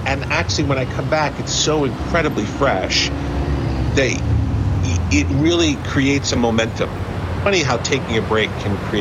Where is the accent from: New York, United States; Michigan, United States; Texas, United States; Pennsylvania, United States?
Pennsylvania, United States; Philadelphia; I mean, I was raised in Philly